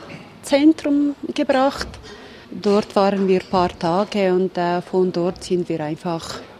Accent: Bosnia & Herzegovina; German is a second language; now in Switzerland; Und das ist nicht Bosnien oder das ist nicht der Land, wo ich aufgewachsen bin.

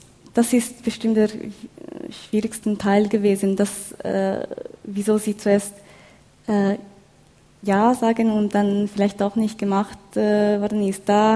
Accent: Switzerland; Also ich selber, da ich in der Schweiz aufgewachsen bin, fühle ich mich mehr Schweizerin als Chinesin.

